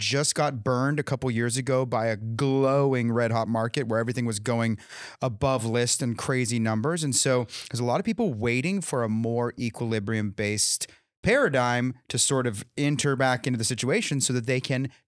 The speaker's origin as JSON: {"language": "English", "region": "California", "country": "United States", "said": "Once upon a time, many moons ago, I was from California where I didn't know a number, but I knew in my heart that no one bought a home before they were 45 or 50."}